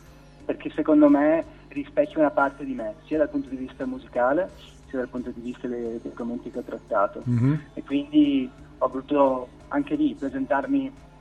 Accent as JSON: {"language": "Italian", "town": "Venice", "region": "Veneto", "country": "Italy", "said": "io sono di Venezia"}